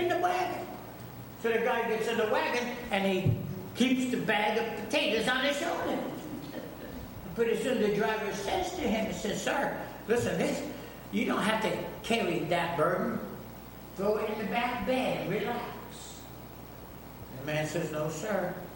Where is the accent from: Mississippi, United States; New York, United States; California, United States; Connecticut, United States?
Connecticut, United States; indeed in the New England states, and I'm from Connecticut, part of the New England states